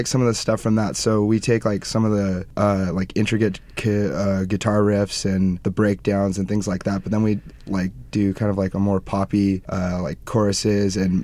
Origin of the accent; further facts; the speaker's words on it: Riverside, California, United States; Yeah, I grew up in Riverside. I was born here. I went to Riverside Poly High School and now I go to UCR.